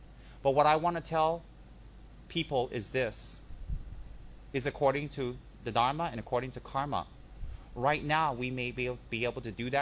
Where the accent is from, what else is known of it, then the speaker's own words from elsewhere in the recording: Malaysia; And we're Malaysian in this life, but we may not be Malaysian in our next life.